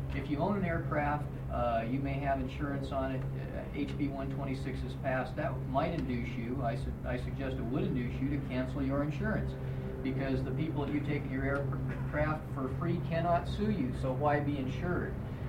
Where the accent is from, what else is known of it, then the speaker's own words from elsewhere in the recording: Anchorage, Alaska, United States; I'm an attorney from Anchorage, Alaska, where I've practiced for approximately 8 years.